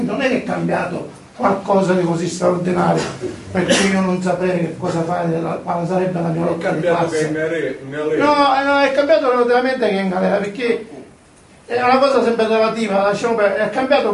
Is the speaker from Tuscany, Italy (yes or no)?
no; Sicily, Italy; Se vado al mio paese, che è un paese sperduto dalla Sicilia